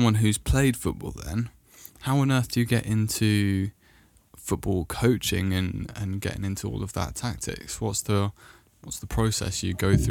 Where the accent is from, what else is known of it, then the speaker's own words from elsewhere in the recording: Wales, United Kingdom; And being both Welsh, he was sort of our, you know, biggest asset really in the Welsh football team.